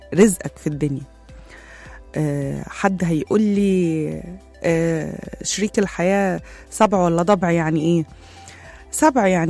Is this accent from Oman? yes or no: no; Egypt; احنا كشعب مصر بنروح للحاجة اللي فيها دراما شوية، بس احنا النهاردة هنتحدى نفسنا وهنتحدى اللي جوانا كمصريين